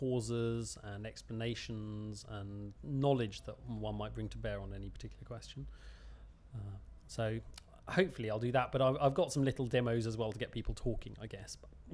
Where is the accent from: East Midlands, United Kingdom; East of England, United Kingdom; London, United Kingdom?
London, United Kingdom; born there; also born or lived in Leeds; now in Oxford, United Kingdom; I was born in University College Hospital in London, which is not very far from here, but currently I live in Oxford, although I have lived near Leeds as well. And my date of birth, 30th of April 1974.